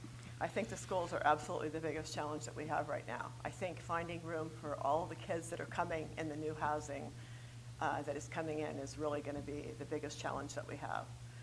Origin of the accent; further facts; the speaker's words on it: Ridgefield, United States; I was born and raised in Ridgefield. Our farm was over next to Jones Farm. So it was Richards Bean Farm